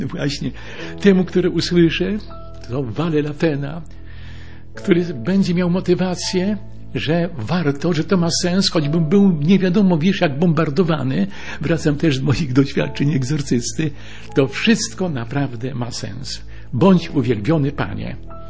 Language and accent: Polish; Chełmno, Kuyavian-Pomeranian Voivodeship, Poland; pochodzę z Chełmna, są dwie parafie